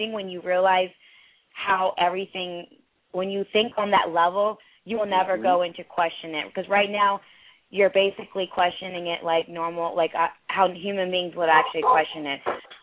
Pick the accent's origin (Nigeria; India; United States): India; I come from a family of doctors. I'm from India, okay?